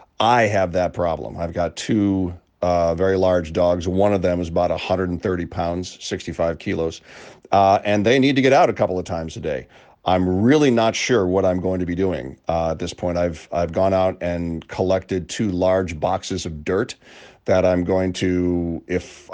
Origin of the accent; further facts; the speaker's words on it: United States; As an American, initially it was a bit of a shock, I guess, to kind of be tracked that closely.